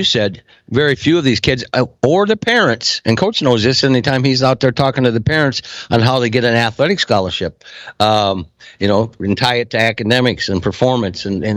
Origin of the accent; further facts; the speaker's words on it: Iowa, United States; Well, I'm from Iowa, and the doors are always open there.